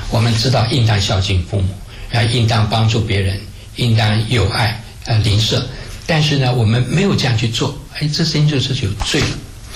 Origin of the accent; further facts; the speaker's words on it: China; 可以用我们中国人比较容易懂的话来描写哈，就中国人强调中庸之道。